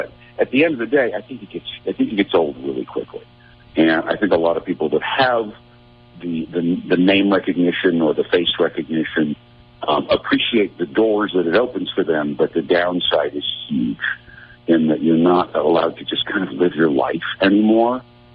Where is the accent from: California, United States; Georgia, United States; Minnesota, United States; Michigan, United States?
Minnesota, United States; St. Paul; also born or lived in Tucson; Yeah, I grew up in St. Paul. Grew up in Highland Park, right by, my family lived right by St. Clair and Fairview.